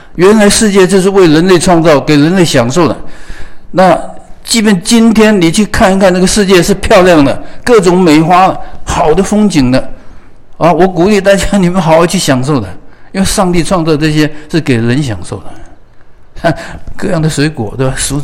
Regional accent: China; now in United States; 你会讲英文你看我们中国人话都不会讲，但我们还是成功，因为我们下功夫我们肯去做。你们我们华侨每天工作10个钟头，做6天做个几年都富有了，对吧？

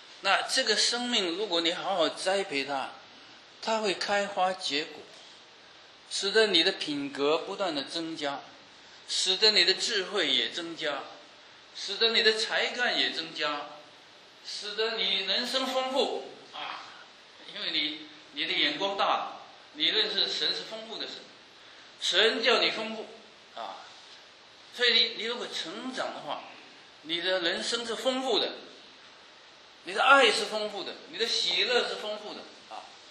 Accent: China; now in United States; 那特别我们中国人在美国很注重教育，把我们孩子送到大学啊。

